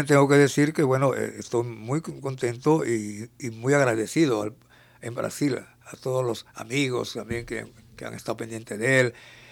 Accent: Spain; No soy el único español, el único extranjero que está en ello.

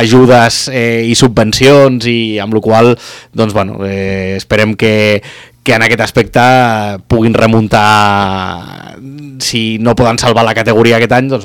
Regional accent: Tarragona, Catalonia, Spain; Sí, i tant. Com a tarragoní

